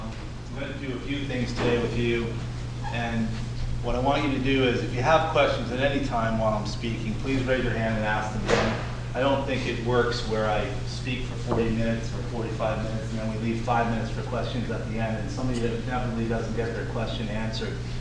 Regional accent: Boston, Massachusetts, United States; Just as a matter of background again, I grew up in Boston, born there, grew up there, played hockey all through high school, played hockey at Boston College.

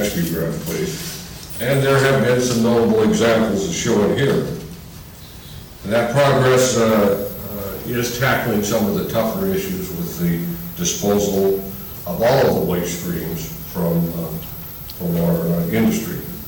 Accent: Montana, United States; I can remember when I was growing up in Montana

